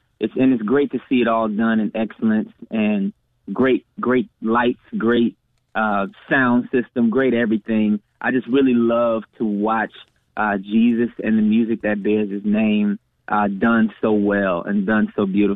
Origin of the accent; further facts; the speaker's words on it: Chicago, Illinois, United States; now in Los Angeles, United States; Yeah, actually, I'm from Chicago. I'm in L.A. now, living out here for the past couple of years just to get a little more sun in the wintertime. But I'm always going to have Chicago in my heart.